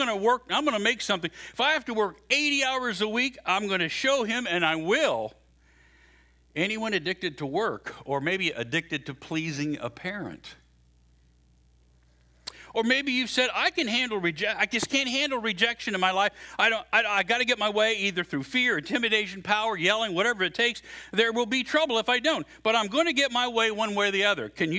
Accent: West Virginia, United States; also born or lived in Southern Illinois; now in Florida, United States; I came from Southern Illinois, originally from West Virginia, and we had, you know, I was a Steeler fan back in West Virginia

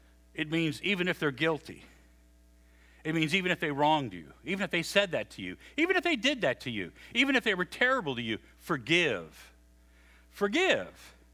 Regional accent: West Virginia, United States; You know, I'm from West Virginia, but even I know a few things.

